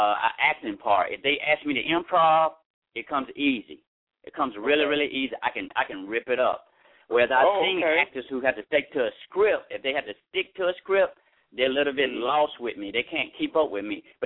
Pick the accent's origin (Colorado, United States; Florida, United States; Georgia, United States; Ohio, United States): Georgia, United States; Milledgeville; Milledgeville, Georgia. It's like 36 miles from Macon, Georgia. It's about 150 miles from Atlanta, Georgia.